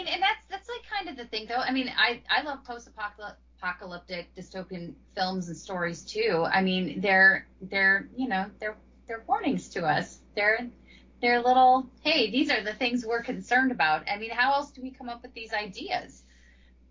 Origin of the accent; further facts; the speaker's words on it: Detroit, Michigan, United States; And we're experiencing it in a different way, because I'm from Detroit.